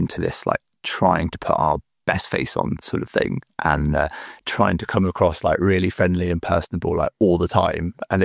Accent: North West England, United Kingdom; I grew up in the Lake District.

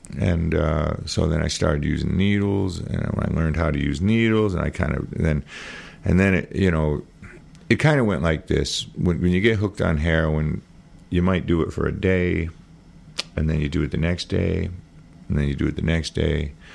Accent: Hartford, Connecticut, United States; And when I grew up in Hartford, then the next step would have been maybe coke.

